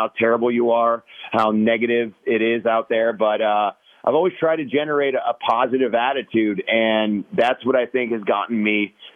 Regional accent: Parma, Ohio, United States; Never would I have expected, being a kid growing up in Parma, Ohio, that I would amount to anything

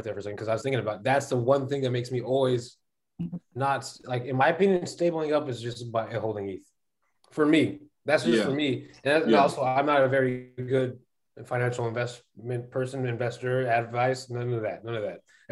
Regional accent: United States; This is me being American.

